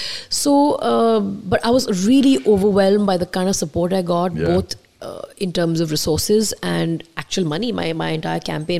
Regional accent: Chandigarh, India; if you're looking for a candidate, I'm from Chandigarh, I'd be happy to throw my hat in the ring.

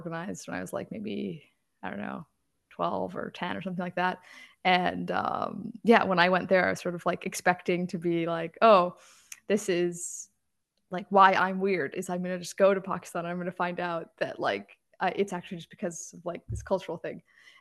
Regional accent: Virginia, United States; So I grew up in Northern Virginia, and my parents were like super against any like international travel in terms of like when it came to family vacations.

